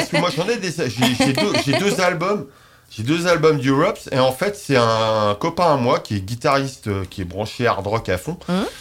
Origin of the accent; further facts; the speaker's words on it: Paris, Île-de-France, France; Écoute, moi, je suis parisien.